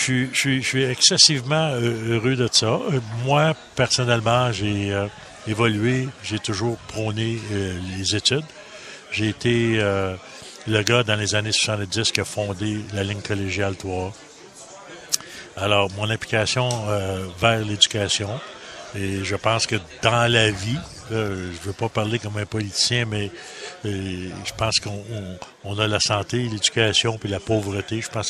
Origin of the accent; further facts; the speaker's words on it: Quebec, Canada; Je viens de l'Abitibi, de l'Andrienne, un village d'Andrienne.